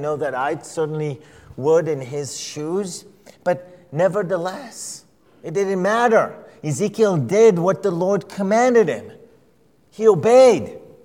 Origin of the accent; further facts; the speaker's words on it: Israel; I was born and raised in Israel.